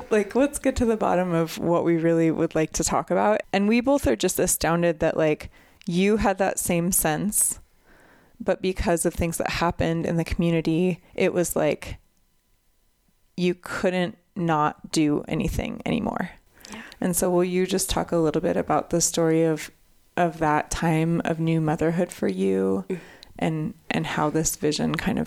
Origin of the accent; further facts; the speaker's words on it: Kalispell, Montana, United States; I grew up in Kalispell. I had my first baby in Missoula, had my second baby in Helena.